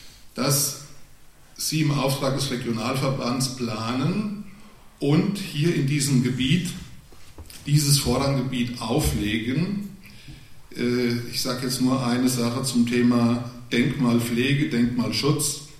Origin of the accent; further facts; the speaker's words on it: Münzenberg, Hesse, Germany; Ich komme aus Münzenberg